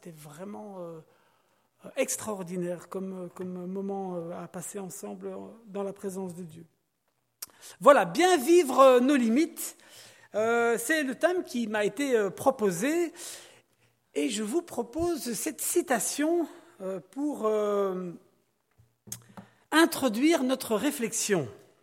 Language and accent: French; Belgium; Comme Kevin l'a dit, je viens de Belgique et je dois vous avouer que j'en suis extrêmement fier.